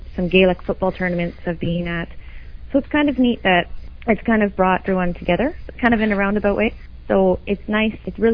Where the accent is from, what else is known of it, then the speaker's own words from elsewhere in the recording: Richmond, British Columbia, Canada; Well, I was born and raised in Richmond, BC